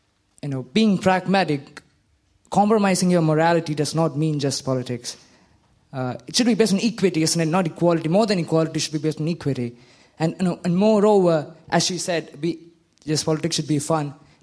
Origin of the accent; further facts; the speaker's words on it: Leeds, Yorkshire and the Humber, United Kingdom; I'm from Leeds.